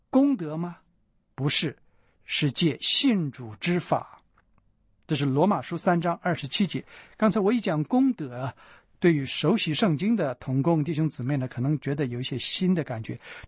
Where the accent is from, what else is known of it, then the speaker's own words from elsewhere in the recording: China; 坦白说，我们中国人呢，在这方面是很进步的。